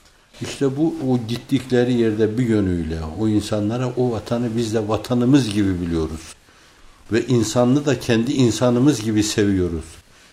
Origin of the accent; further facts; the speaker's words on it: İzmir, Turkey; ben bir ölçüde İzmirliyim, annemin ayaklarının dibine beni götürün, gömün diyorum.